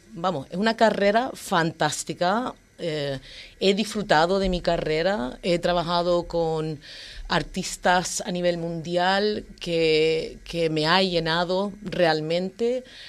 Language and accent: Spanish; Australia; now in Spain; yo me crié en Australia con mis padres, que eran inmigrantes, majoreros de aquí, de pura cepa, se puede decir. Y en Australia me crié.